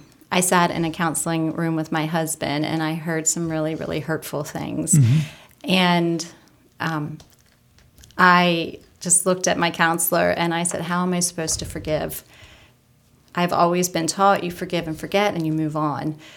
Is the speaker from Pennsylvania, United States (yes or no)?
yes; Lititz, Pennsylvania, United States; I grew up here in Lititz, Pennsylvania